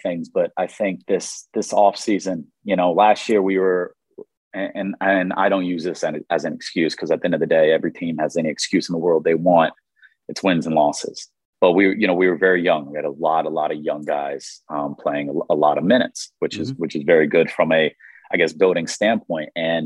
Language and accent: English; Raleigh, North Carolina, United States; also born or lived in Miami, Florida; And I'm from Raleigh, North Carolina.